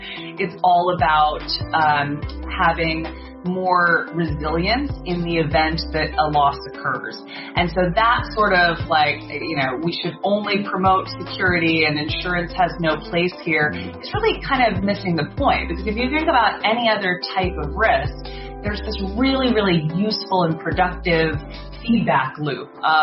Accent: United States; now in London, United Kingdom; You know, I'm an American. Mm-hmm. I've been here for almost 10 years

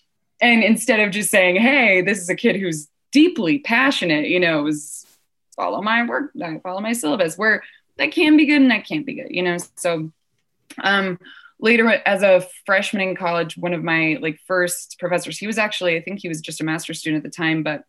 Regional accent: Louisville, Kentucky, United States; And I grew up in Louisville. So Louisville has like an art show in one of their whatever.

